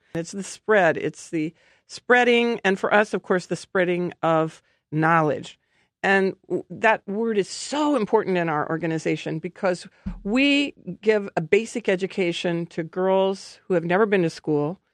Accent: Danville, Illinois, United States; Yes, because I'm from Danville, Illinois. And so that was close by.

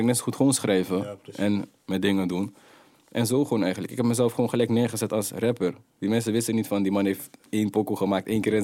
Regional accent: Hoogvliet, South Holland, Netherlands; Ik kom uit Hoogvliet.

